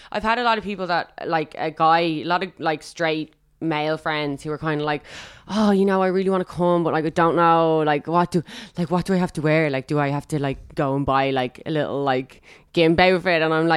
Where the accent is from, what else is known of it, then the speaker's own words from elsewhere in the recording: Dublin, Leinster, Ireland; Dublin. Rathfarnham.